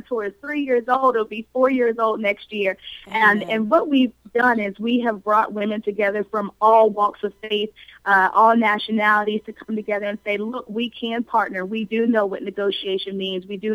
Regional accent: Maryland, United States; now in Greensboro, United States; I run a full-service event planning company based here in Greensboro, North Carolina. I'm originally from Maryland

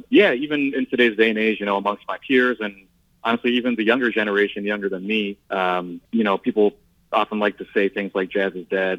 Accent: Midwest, United States; this is another kind of nostalgic shout out to growing up in the Midwest.

